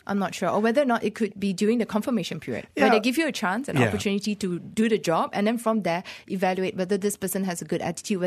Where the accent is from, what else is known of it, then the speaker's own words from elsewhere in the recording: Penang, Malaysia; I'm from Penang